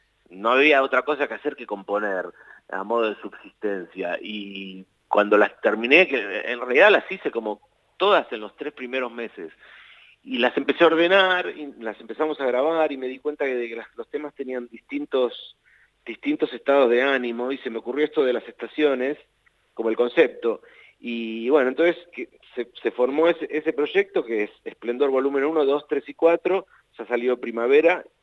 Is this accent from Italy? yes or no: yes; Italy; Estoy haciendo mis cuatro estaciones, como buen italiano que soy.